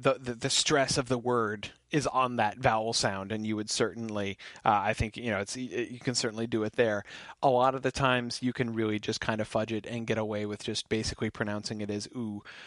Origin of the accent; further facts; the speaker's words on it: United States; I apologize. I'm an American.